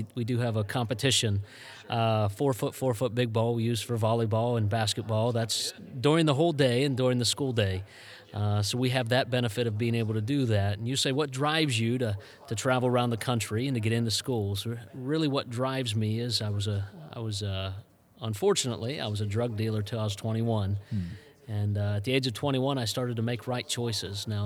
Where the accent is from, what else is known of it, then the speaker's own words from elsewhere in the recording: Jersey Shore, Pennsylvania, United States; also born or lived in Denver, United States; And I figured it was time to move back home. I'm from Jersey Shore, Pennsylvania, so I decided to move back home at that point.